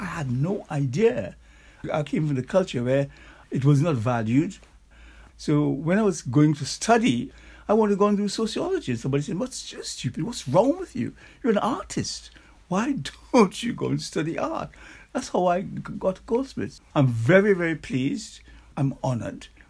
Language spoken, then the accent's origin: English; Trinidad & Tobago; now in England, United Kingdom; my life in Trinidad. I came over from Trinidad years ago in 1959 to Goldsmiths College to study art.